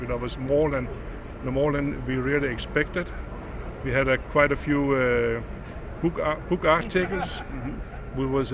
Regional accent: Denmark; English is a second language; I'm a Scandinavian from Denmark.

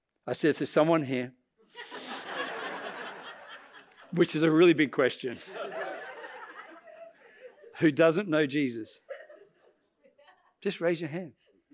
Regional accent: Australia; I said, look, I'm Australian, I'm a Christian, I'm a pastor, I need an auditorium, do you have one?

